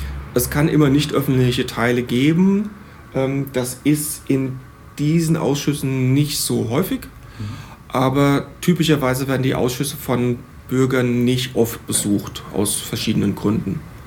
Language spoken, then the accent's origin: German; Hesse, Germany; now in Aachen, Germany; Ich komme ursprünglich aus Hessen, wohne jetzt seit fast 20 Jahren in Aachen und habe Physik und Umweltwissenschaften studiert.